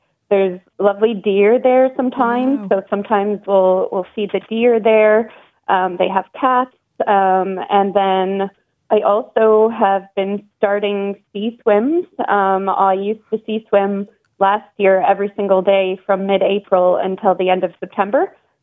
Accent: Canada; Now, I shouldn't complain because I'm originally from Canada and it's a lot colder there.

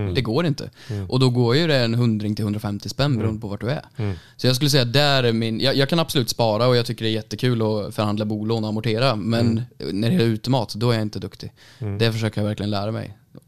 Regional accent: Värmland, Sweden; now in Stockholm, Sweden; för jag flyttade hit för 2 år sedan från Värmland.

